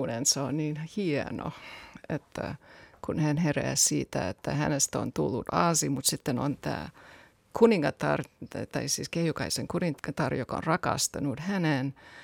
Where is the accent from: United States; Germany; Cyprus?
United States; Finnish is a second language; now in Finland; Silloin kun mä muutin Suomeen vuonna 1993 ja yritin oppia suomea, minulle sanottiin, mä oon amerikkalainen